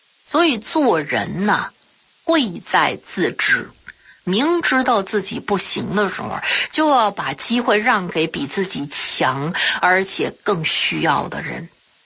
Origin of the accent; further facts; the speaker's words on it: Zedang, Tibet, China; 我的中学呢，算是整个西藏山南遮当镇的学生对我改观的一个开始吧。从那以后啊，几乎很少有人在意我是敬老院里长大孤儿这个身份了。